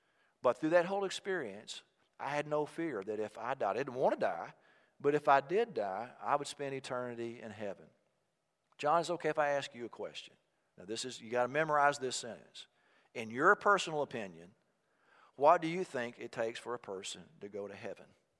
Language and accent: English; Texas, United States; Oh, well, I grew up in Texas. I said, I went to Baylor University.